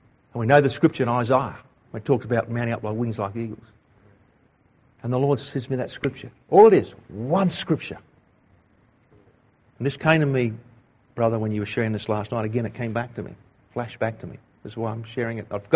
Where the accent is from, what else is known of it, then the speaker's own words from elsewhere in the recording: Australia; See, I'm Aussie, sorry, I don't know anything about BRA and all that stuff.